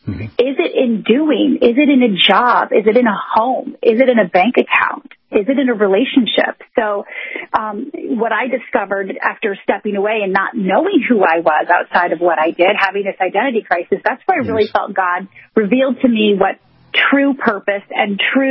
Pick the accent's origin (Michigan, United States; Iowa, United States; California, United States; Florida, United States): Michigan, United States; moved away as an adult; also born or lived in Ohio / Chicago; I'm actually from Michigan, but by way of Ohio and Chicago. Okay. So born and raised in Michigan, and I left Michigan in 1993 to go to college in Ohio.